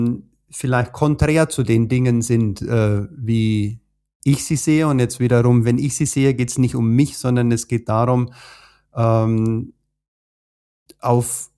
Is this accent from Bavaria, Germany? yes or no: yes; Bavaria, Germany; Ich komme aus Bayern, ich bin in den Bergen aufgewachsen, ich bin sehr, sehr naturverbunden